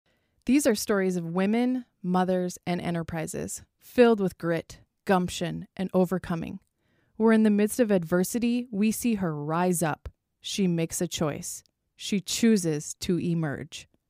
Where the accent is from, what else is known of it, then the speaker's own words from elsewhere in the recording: Minnesota, United States; really fun things about being a Minnesotan in November